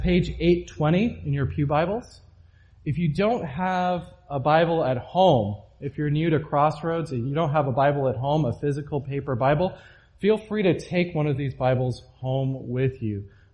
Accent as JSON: {"language": "English", "town": "Cape Town", "region": "Western Cape", "country": "South Africa", "moved": "as an adult", "lives_now": "United States", "said": "I moved to America from a place which didn't have very harsh winters at all. I came from Cape Town, South Africa."}